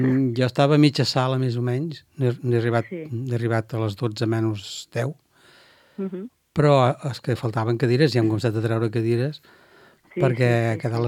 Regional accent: Cabrils, Catalonia, Spain; jo que sóc de fora, de Cabrils

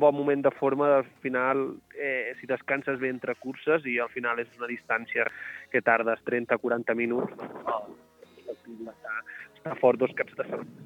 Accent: Sóller, Balearic Islands, Spain; estava al poble de Mallorca, d'on sóc jo, de Solla, que al final és la Serra de Tramuntana.

